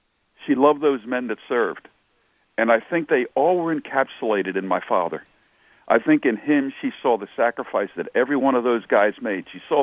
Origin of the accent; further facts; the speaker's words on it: Philadelphia, Pennsylvania, United States; I grew up in Philadelphia. All of this takes place in Philly. I'm really a city guy at heart.